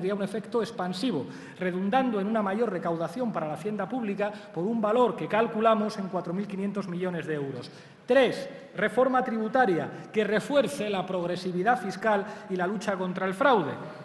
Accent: Spain; como español

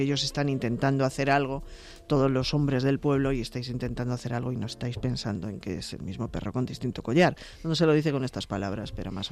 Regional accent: Valladolid, Castile and León, Spain; También yo soy de Valladolid

